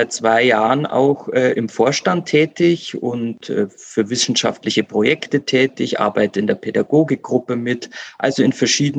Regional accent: Föhrenwald, Bavaria, Germany; Also ich fühle mich einfach meiner Heimat, diesem Ort, mit seiner wechselvollen Geschichte sehr verbunden.

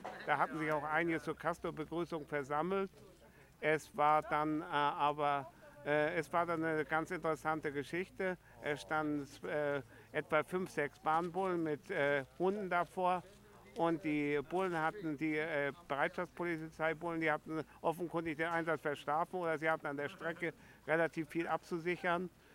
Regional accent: Dannenberg, Lower Saxony, Germany; ich komme aus Dannenberg

